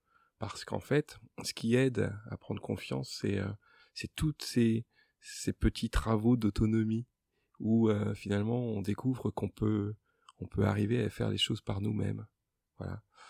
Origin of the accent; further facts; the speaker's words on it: Paris, Île-de-France, France; born there; je suis né de famille antillaise, mais je suis né à Paris.